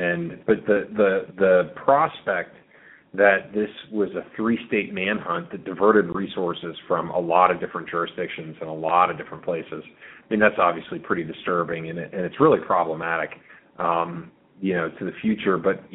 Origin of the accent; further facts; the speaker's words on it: Pittsburgh, Pennsylvania, United States; You know, I'm from Pittsburgh. He's my team. He was my team.